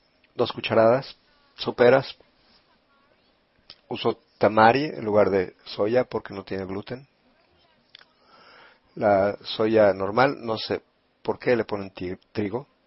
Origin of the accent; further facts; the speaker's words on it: Italy; Spanish is a second language; Lo siento, soy italiana.